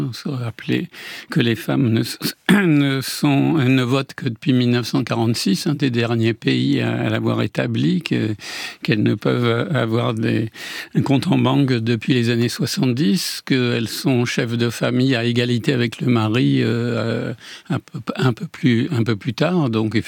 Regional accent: France; en tant qu'archéologue et historien, je me suis dit, et français

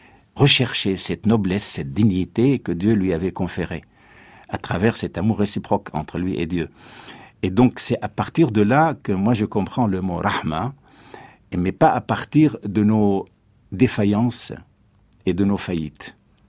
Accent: Syria; J'étais éduqué en Syrie, mon pays d'origine.

